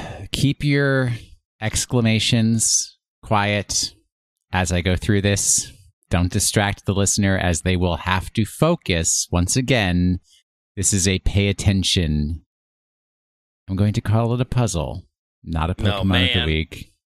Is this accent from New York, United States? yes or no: yes; Rye, New York, United States; within the borders of my hometown, and town is a very specific word here, was Rye Playland